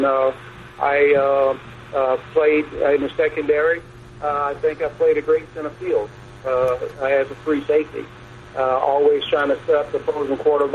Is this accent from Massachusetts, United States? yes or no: no; Florida, United States; I used to freeze my butt off because I'm from Florida. I grew up in Florida.